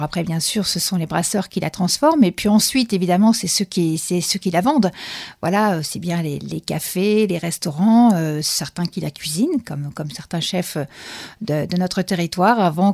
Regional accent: Lille, Hauts-de-France, France; now in Arras, France; il se trouve que je vis à Arras. Voilà, je suis lilloise d'origine, mais ça fait 25 ans que je suis installée à Arras.

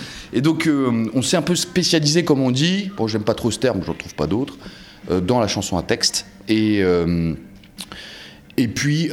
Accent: East, France; parce que je viens de l'Est

